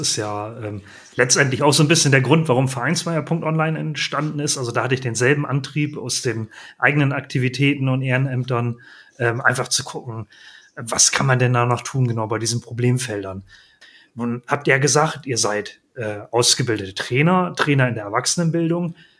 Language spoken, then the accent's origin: German; Northern Germany, Germany; bei uns in Norddeutschland, wo ich hierher komme